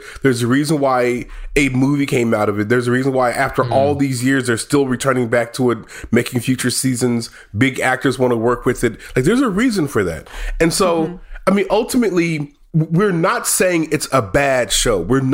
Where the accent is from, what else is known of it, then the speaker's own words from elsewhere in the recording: United States; Sorry. I'm American.